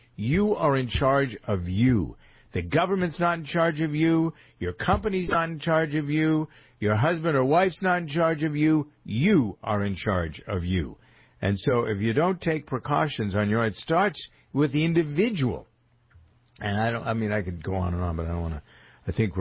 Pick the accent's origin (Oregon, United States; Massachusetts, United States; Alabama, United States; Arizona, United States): Massachusetts, United States; Framingham; I'm getting notices from my hometown of Framingham about what's closed.